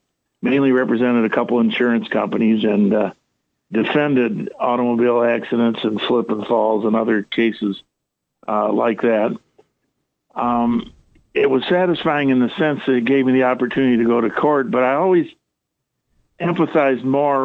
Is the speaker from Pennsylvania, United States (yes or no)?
no; Redford, Michigan, United States; I am. I grew up in Redford around Plymouth and Telegraph, went to Thurston High School